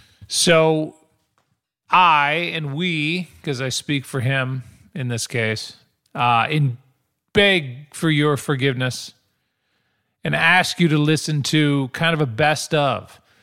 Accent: St. Louis, Missouri, United States; I can do that joke because I'm from St. Louis. I'm from the Midwest, so it works.

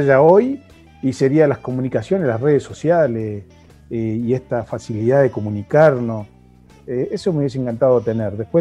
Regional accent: Curuzú Cuatiá, Corrientes, Argentina; como decimos acá en Curuzú, del gurisito, del niño, del pibe

